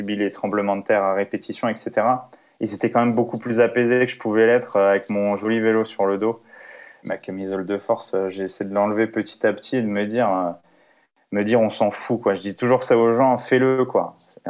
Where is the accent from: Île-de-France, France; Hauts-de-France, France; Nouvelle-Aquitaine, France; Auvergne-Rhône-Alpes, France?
Île-de-France, France; Paris; je viens de Paris.